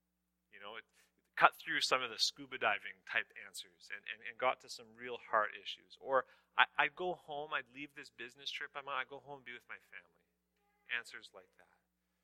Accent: Canada; I'm Canadian.

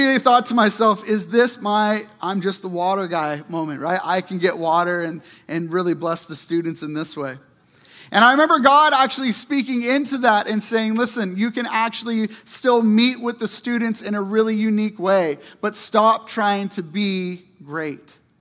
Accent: Kingston, Ontario, Canada; I grew up in Kingston, and I remember in gym class

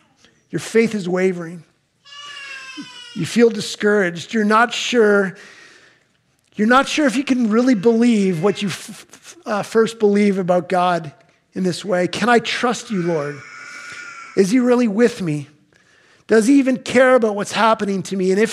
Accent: Barrie, Ontario, Canada; oh yeah, I'm from Barrie, and there's from somebody from Oakville

